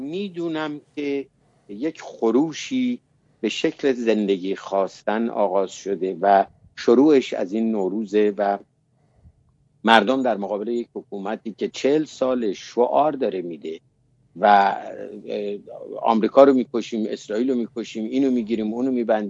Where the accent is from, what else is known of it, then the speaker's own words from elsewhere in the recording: Iran; ما ایرانی هستیم